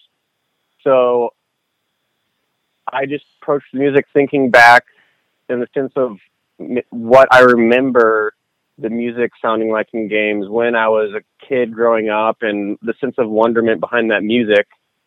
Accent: St. Louis, Missouri, United States; I grew up in the Midwest, but it was like right when I was in St. Louis.

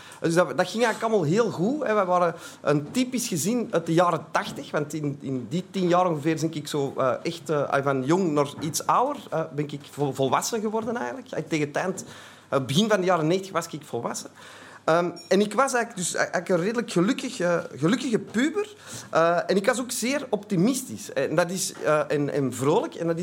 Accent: Antwerp, Belgium; Ik kom uit Antwerpen, dat zult u al horen, dus uit België.

